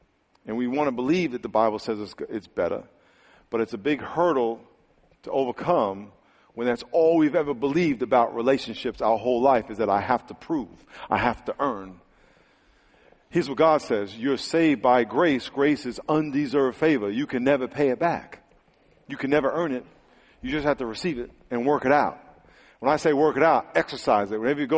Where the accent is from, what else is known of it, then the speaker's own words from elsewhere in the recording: New York, United States; Philly, and I'm from New York. New York is a tough place.